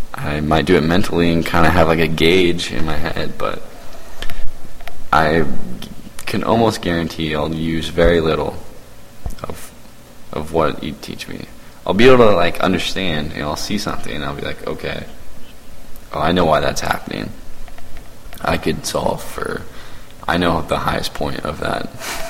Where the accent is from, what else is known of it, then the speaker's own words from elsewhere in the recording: Santa Barbara, California, United States; I'm from Santa Barbara, California. It's a really nice city. It's kind of a beach town.